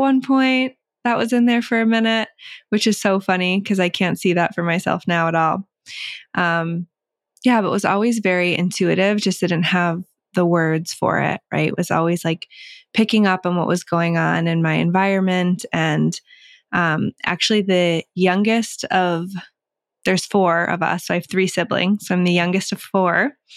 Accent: Westhampton, Massachusetts, United States; So originally from Western Mass, West Hampton. A lot of people probably don't know where that is because it's a tiny little town

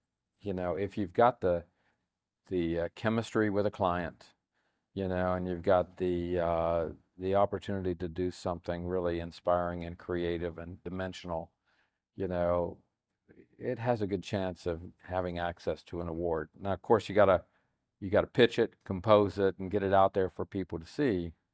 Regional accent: Alaska, United States; also born or lived in Southern US; I'm actually from Alaska, and we actually have a summer home.

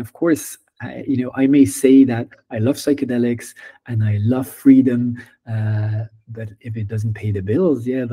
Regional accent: Belgium; I'm from Belgium, you're originally from Holland. I can drive 30 minutes to Holland

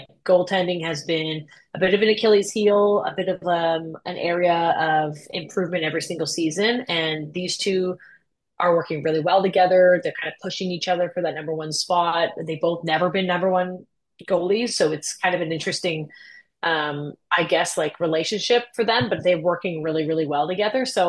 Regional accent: Canada; obviously as a Canadian, I want more Canadian teams. We need to bring a cup home to Canada somewhere

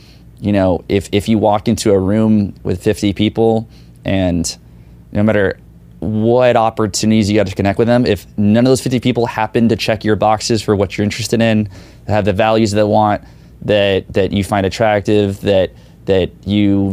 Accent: Tampa, Florida, United States; So Tampa, my hometown.

